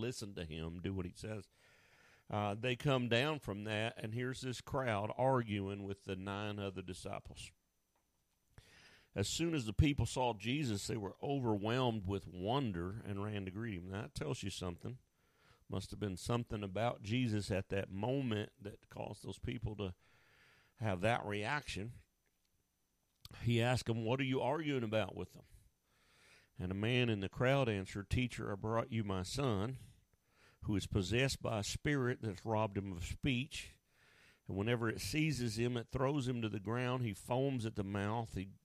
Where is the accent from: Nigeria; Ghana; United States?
United States; Oklahoma; I mean, I grew up in America, in Oklahoma, in the Bible Belt, you know.